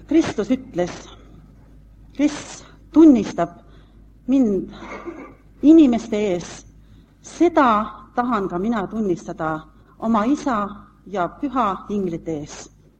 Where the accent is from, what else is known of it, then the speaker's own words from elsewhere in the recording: Pärnu, Pärnu County, Estonia; born there; Me oleme pärit mõlemad ühest linnast. Meie mõlema sünnilinn on Pärnu.